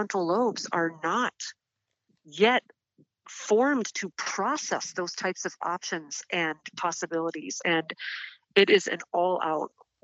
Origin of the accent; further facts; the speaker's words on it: Midwest, United States; you know, I'm from the Midwest